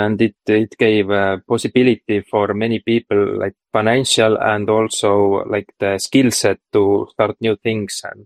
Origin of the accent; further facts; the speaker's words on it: Estonia; I'm from Estonia